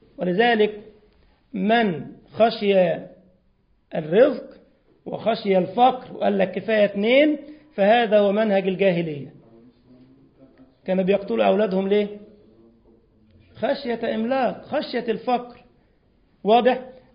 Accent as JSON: {"language": "Arabic", "country": "Egypt", "said": "والله ودي كانت حادثة مشهورة عندنا في مصر"}